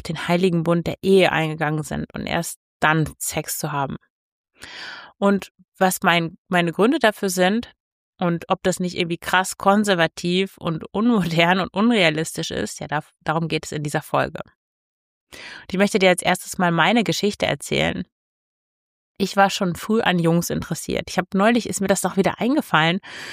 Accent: Lower Saxony, Germany; ich komme ja aus dem Emsland, da war nicht viel los.

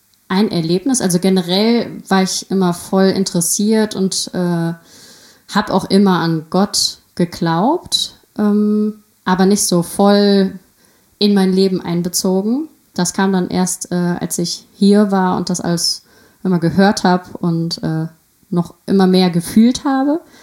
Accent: Burbach, North Rhine-Westphalia, Germany; Ich bin hier aus Siegen in Bürbach groß geworden, mit sehr vielen Geschwistern, 4 um genau zu sein

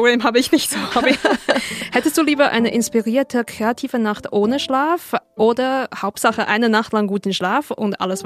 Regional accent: China; Weil ich glaube, als Chinesin hat man relativ viel gegessen.

